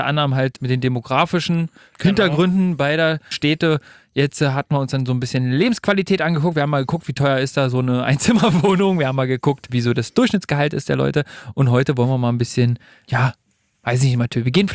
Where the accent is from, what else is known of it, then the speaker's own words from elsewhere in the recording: Berlin, Germany; den Fakt kennt man natürlich als Berliner, das stimmt.